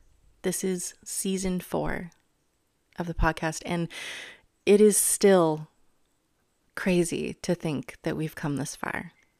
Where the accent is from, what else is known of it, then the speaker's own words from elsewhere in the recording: Canada; as Canadian authors, we both understand the just kind of like the constant like hustle